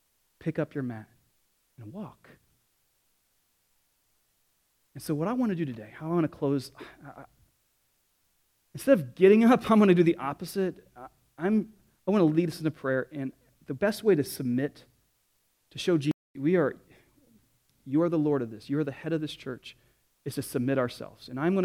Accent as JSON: {"language": "English", "town": "Indianapolis", "region": "Indiana", "country": "United States", "said": "So I come from Indianapolis, and I'll be honest with you."}